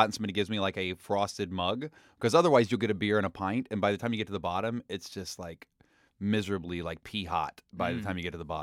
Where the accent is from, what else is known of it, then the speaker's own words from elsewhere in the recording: West Virginia, United States; West Virginia, my home state. There's a place called Gino's Pizza that is the place where, as a kid, I would go all the time after school, and we would get pepperoni rolls.